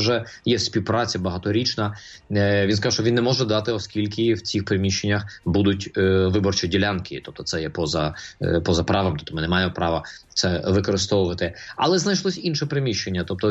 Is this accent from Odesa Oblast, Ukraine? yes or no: yes; Odesa, Odesa Oblast, Ukraine; в моєму рідному місті в Одесі це є 133 національності